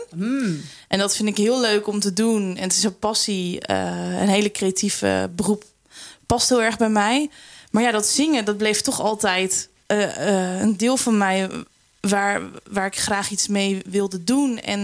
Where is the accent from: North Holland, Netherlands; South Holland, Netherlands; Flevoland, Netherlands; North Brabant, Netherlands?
Flevoland, Netherlands; Zeewolde; En ik ben geboren en getogen in Zeewolde. Ja. … Die hier ook meer dan 30 jaar verloskundige is geweest. Hier met veel plezier opgegroeid.